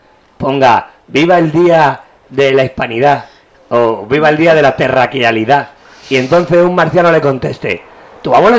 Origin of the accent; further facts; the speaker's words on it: Spain; Yo creo que como español, lo que me gustaría ese día, como fiesta nacional aquí